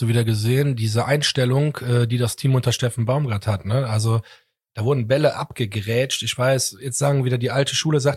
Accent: Germany; born there; ich bin in Deutschland geboren

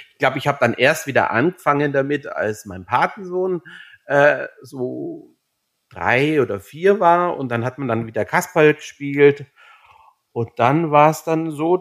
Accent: Augsburg, Bavaria, Germany; als Augsburger geht man dann in die Augsburger Puppenkiste

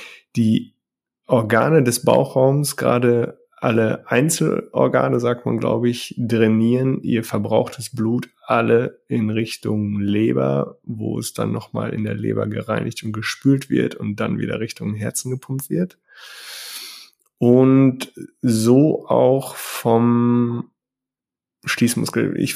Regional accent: North Rhine-Westphalia, Germany; aus meinem Heimatbundesland NRW

